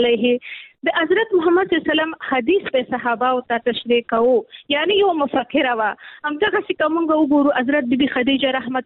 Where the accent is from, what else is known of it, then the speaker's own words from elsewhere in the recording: Nangarhar, Afghanistan; زه د ننګرهار یم، ما ویل نور کابل بس دی، نور زه غواړم خپل د ننګرهار د خویندې لپاره کار وکړم. نو دلته زه راغلم